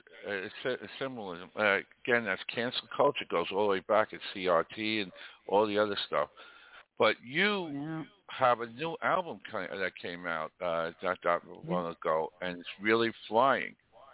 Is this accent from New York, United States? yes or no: yes; New York, United States; as a New Yorker, former New Yorker, I can kind of tell you why.